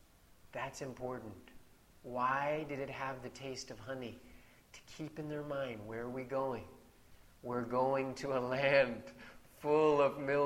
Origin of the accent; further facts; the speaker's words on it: United States; I'm from America. It is not a land of milk and honey.